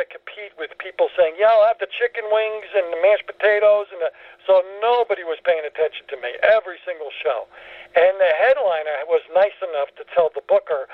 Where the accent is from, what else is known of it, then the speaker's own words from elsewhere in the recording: Brooklyn, New York, United States; Well, the thing is, I grew up in Brooklyn, and all of my I was Greek Orthodox, so I didn't go to Catholic school.